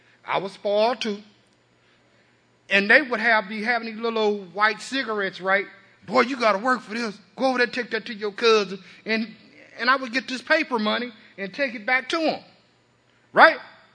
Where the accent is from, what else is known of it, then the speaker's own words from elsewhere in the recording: La Grange, Texas, United States; born there; I was born in LaGrange, Texas, which is Fayette County, which is the seat of Fayette County.